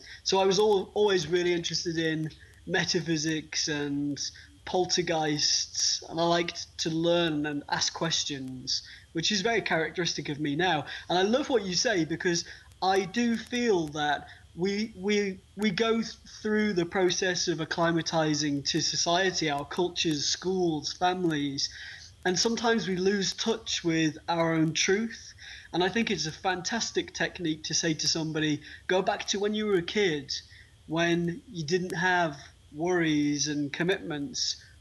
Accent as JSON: {"language": "English", "region": "Wales", "country": "United Kingdom", "tie": "born or raised there", "said": "I was raised in North Wales, so I love the countryside."}